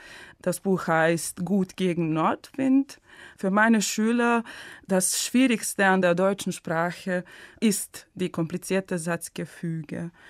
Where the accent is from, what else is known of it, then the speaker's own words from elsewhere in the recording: Užice, Zlatibor District, Serbia; German is a second language; ich komme aus Serbien, aus einer Stadt namens Užice in Westserbien. Das liegt an der Grenze mit Bosnien.